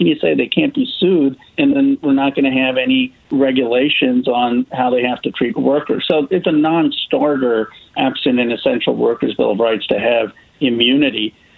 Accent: California, United States; in my home state of California, $54 billion budget deficit.

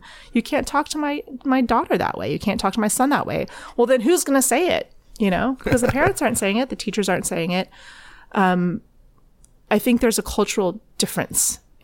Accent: United States; because I'm American, because I spend time in American classrooms

